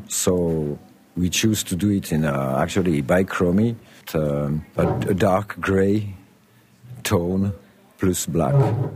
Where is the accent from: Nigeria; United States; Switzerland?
Switzerland; Sierre, Valais; I was born in Sierre, in Valais, which is a more or less a rural area of Switzerland in the Alps.